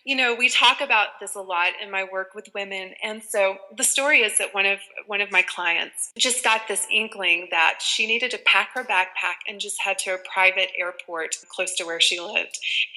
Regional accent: Deep South, United States; I grew up in the Deep South, and I grew up in a religion called Pentecostal Holiness.

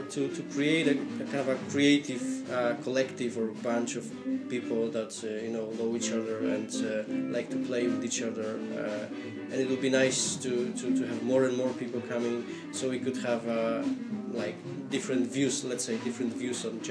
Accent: Poland; now in Dublin, Ireland; I came from Poland. I live in Dublin now.

